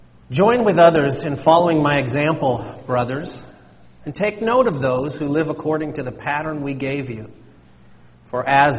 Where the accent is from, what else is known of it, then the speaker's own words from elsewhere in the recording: California, United States; born there; I was born on April the 10th. In California